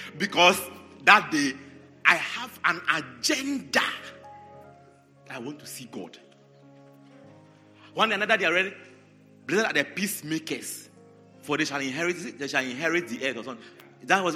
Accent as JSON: {"language": "English", "town": "Kumasi", "region": "Ashanti", "country": "Ghana", "said": "Me, I came from Kumasi, but you can't go anywhere."}